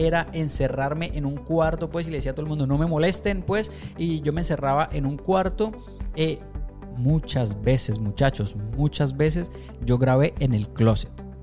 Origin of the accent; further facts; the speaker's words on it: Colombia; yo soy inmigrante, yo nací en Colombia. Yo crecí en una situación bastante precaria